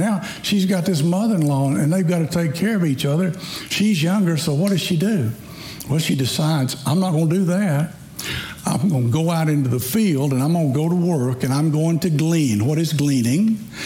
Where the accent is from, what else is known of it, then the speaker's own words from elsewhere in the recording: Tennessee, United States; See, I can say that because Laura and I grew up in Tennessee.